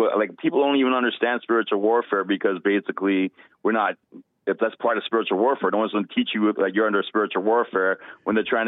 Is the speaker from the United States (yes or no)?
no; Canada; I'm from Canada.